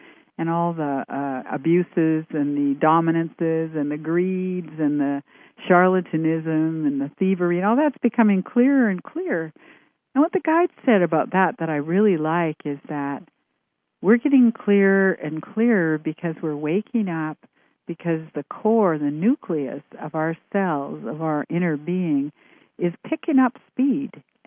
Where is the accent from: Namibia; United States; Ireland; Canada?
Canada; because I'm Canadian